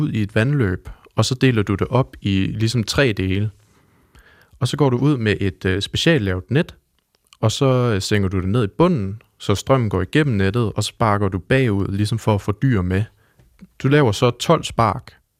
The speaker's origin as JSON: {"language": "Danish", "town": "Ulstrup", "region": "Central Denmark Region", "country": "Denmark", "tie": "born or raised there", "said": "I Ulstrup, hvor jeg er opvokset."}